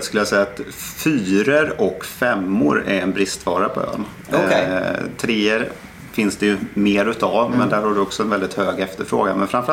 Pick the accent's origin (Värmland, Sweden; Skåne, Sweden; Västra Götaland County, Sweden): Värmland, Sweden; Som jag sa innan, jag är från Värmland.